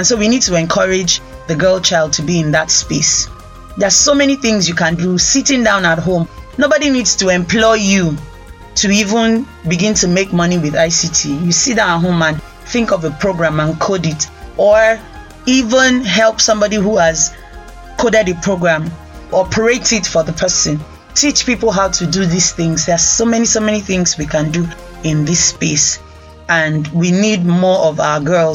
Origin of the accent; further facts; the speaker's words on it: Rivers, Nigeria; And I am from the Niger Delta, I'm from River State, and I'm in the ICT space.